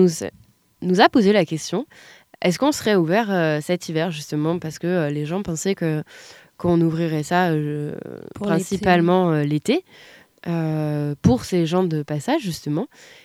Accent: Hauts-de-France, France; nous, on est Picard tous les deux.

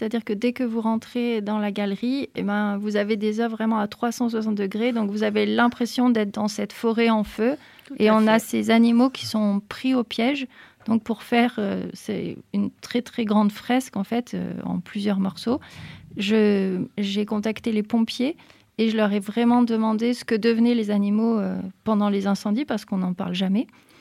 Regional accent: Glandage, Auvergne-Rhône-Alpes, France; je viens quand même en partie du monde rural. Moi, j'ai passé toute mon enfance à Glandage, donc dans le Diois. Et donc, bah, mon univers intime, il vient de ces milieux du Diois, de la montagne, de la ruralité, des lavandes, de la Provence d'ici.

